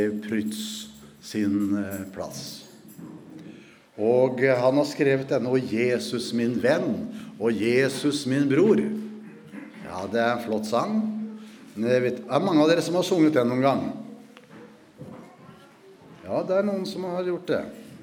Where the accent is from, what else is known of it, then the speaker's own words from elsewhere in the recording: Porsgrunn, Telemark, Norway; Og bedehuset var vel forholdsvis stort, synes jeg, hjemme I Porsgrunn, det revet nå.